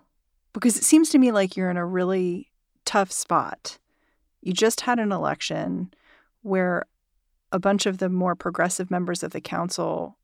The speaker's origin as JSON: {"language": "English", "region": "New York", "country": "United States", "said": "and I come to this as a New Yorker, right?"}